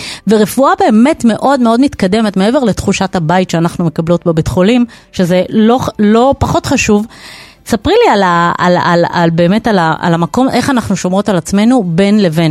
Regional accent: Bnei Brak, Tel Aviv District, Israel; אצלנו למשל הייתי בני ברקית

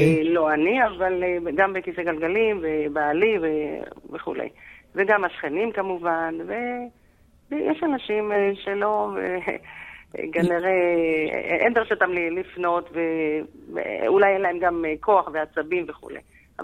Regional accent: Tiberias, Northern District, Israel; מאז שאני מכירה את טבריה, אני ילידת טבריה

